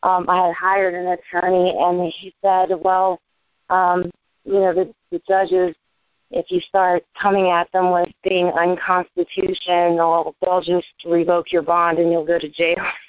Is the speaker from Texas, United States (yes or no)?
yes; Texas, United States; I'm from Texas.